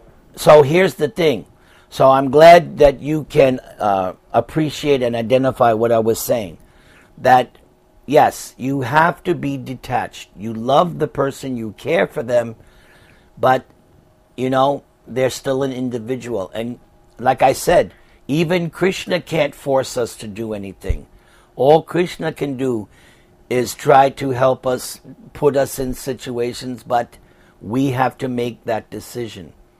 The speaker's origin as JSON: {"language": "English", "town": "Hempstead", "region": "New York", "country": "United States", "said": "Yeah, I'm from Hempstead, Long Island."}